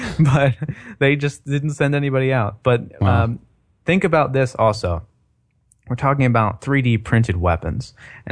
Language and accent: English; Philadelphia, Pennsylvania, United States; now in Austin, United States; I just moved to Austin. I'm actually from Philadelphia, where you're not even allowed to own a weapon.